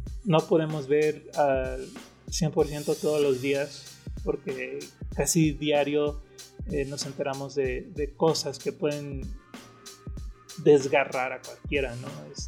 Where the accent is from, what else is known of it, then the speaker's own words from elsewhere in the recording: Mexico; Como mexicanos hemos visto que ha pasado muchas cosas en el país